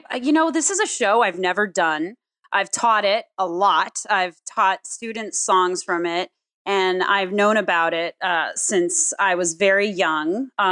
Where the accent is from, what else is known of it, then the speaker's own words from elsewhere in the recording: California, United States; I'm from SoCal.